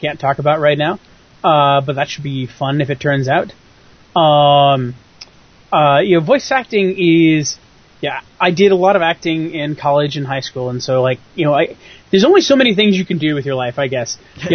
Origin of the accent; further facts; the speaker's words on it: United States; As an American, terrifying.